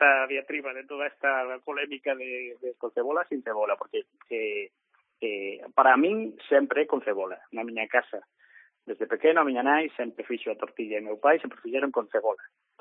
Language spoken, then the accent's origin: Galician; Padrón, Galicia, Spain; now in A Coruña, Spain; vamos ao pueblo, vamos a Argón, que somos de Alí, nacimos ali en Padrón, ainda que vivimos aquí na Coruña fai bastantes anos